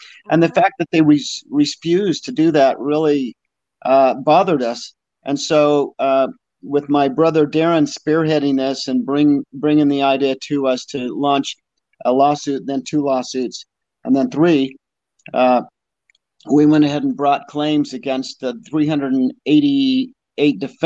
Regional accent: Utah, United States; We were raised that way growing up in Utah.

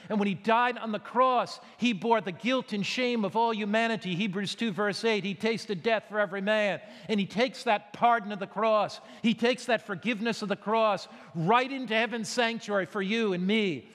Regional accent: Connecticut, United States; You know, I was brought up on the East Coast of America in the state of Connecticut.

